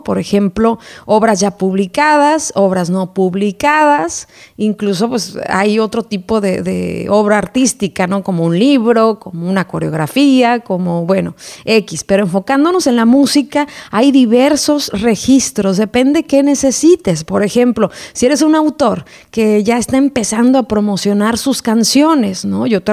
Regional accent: Mexico; now in United States; Yo desde Estados Unidos lo hago, sigo siendo mexicana

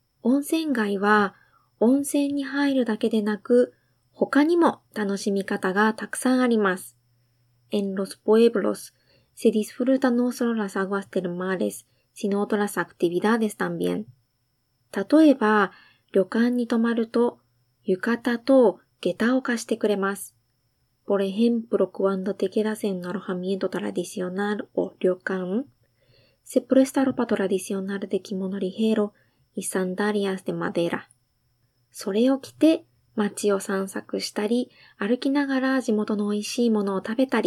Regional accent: Japan; first language Japanese; Spanish is a second language; Soy japonesa e intérprete de español.

